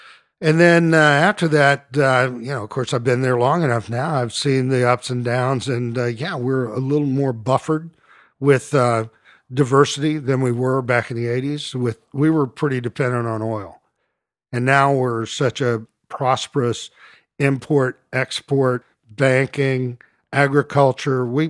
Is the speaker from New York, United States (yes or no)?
no; Dallas, Texas, United States; because I grew up here in Dallas, and mostly fine dining was French